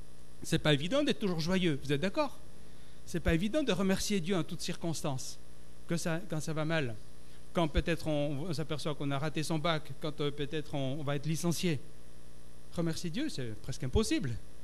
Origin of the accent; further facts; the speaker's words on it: Switzerland; parce que je suis d'origine de Suisse où j'aime bien la neige.